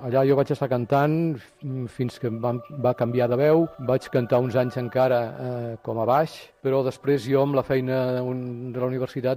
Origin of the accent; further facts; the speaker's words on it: Barcelona, Catalonia, Spain; jo soc de Barcelona i tinc 69 anys.